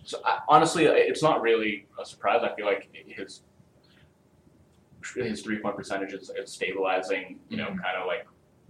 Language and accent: English; Canada; as a Canadian sports fan, like, you're destined to have.